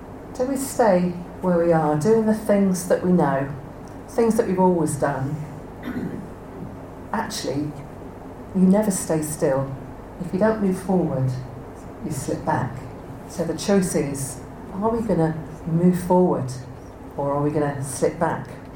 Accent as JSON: {"language": "English", "country": "United Kingdom", "said": "Because too often we are too British"}